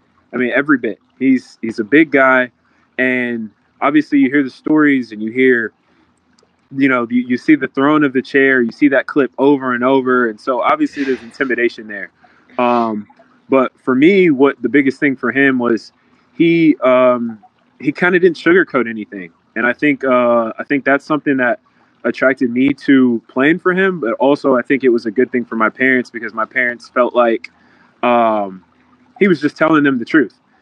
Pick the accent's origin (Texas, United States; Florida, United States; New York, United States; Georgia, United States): Texas, United States; Houston; So I grew up in the Houston area. So I grew up in I actually went to Kingwood High School. So it's north Houston.